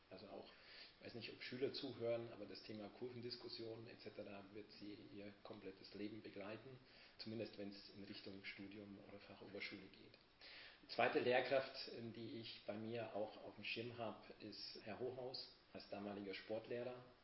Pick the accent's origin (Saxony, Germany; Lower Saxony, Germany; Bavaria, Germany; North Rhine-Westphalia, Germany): Bavaria, Germany; Miltach; Das erste Mal auch weg zu sein aus meinem Heimatort, also aus Miltach.